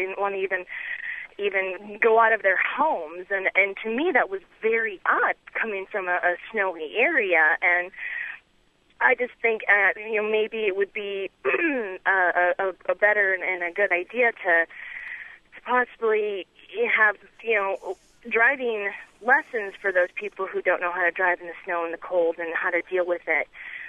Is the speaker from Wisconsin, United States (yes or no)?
yes; Wisconsin, United States; now in Flagstaff, United States; I'm originally from Wisconsin, so I'm used to dealing with cold and snow.